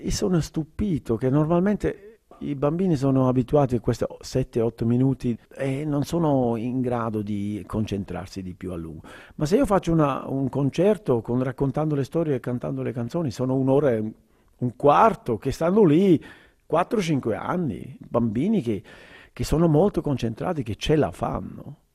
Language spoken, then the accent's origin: Italian; Switzerland; se io vengo dalla Svizzera e faccio un concerto, gli americani erano molto interessati